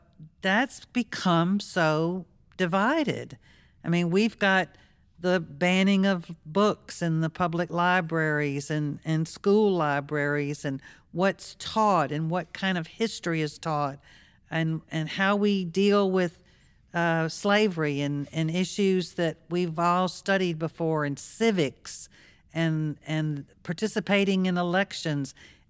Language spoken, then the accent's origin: English; Mississippi, United States; born there; I'm going to stick up for my home state of birth here for a minute and say that there are very few states that have had as many challenges as Mississippi